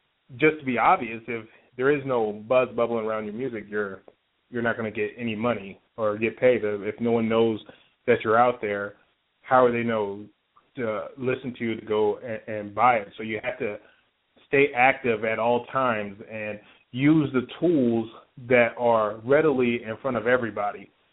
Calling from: Las Vegas, Nevada, United States; I'm calling from Las Vegas, Nevada.

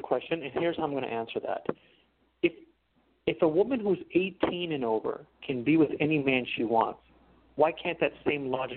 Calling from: Los Angeles, California, United States; in Los Angeles, the greatest caller in the history of radio.

